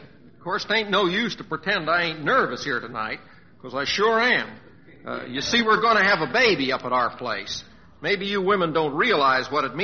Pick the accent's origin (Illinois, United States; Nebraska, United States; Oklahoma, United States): Oklahoma, United States; And I see where they got a new governor back in my home state of Oklahoma.